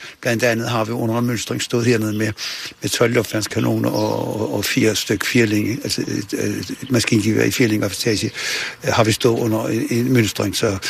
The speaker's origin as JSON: {"language": "Danish", "region": "Capital Region of Denmark", "country": "Denmark", "said": "og jeg er bornholmer. Bornholmer med B plejer jeg at sige, ligesom man siger københavner med K, ikke? Og jeg har boet det meste af mit liv på Bornholm."}